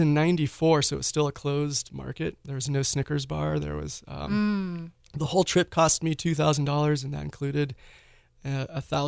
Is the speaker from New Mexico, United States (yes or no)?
yes; Santa Fe, New Mexico, United States; I was born in Santa Fe, grew up here, so that was